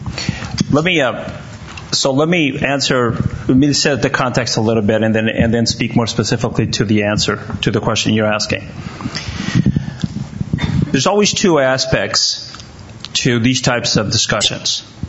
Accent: Gustine, California, United States; being that I'm from Gustine, you know, let's face it, Harvard and Yale were not in my mind.

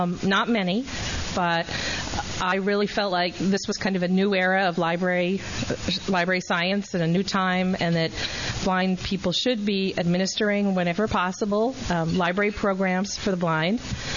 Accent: Springfield, Massachusetts, United States; born there; now in Oregon, United States; I don't know anybody there, but I was born in Springfield.

